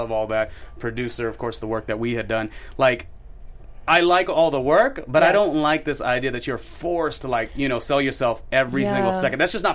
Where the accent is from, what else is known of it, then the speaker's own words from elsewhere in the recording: Los Angeles, California, United States; I'm conflicted because I'm from Los Angeles, but my time in New York was so amazing